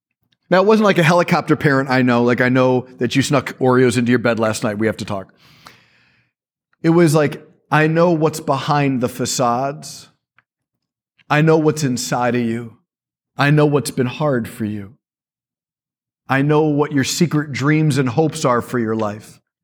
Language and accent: English; Chicago, Illinois, United States; born there; So I was born in Chicago. My dad was Jewish. My mom was Catholic.